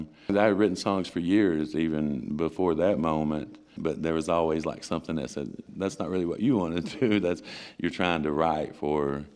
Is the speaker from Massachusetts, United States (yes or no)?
no; Kentucky, United States; Growing up in Eastern Kentucky, I'd seen people with guitars and just playing and picking and flat picking and that sort of thing.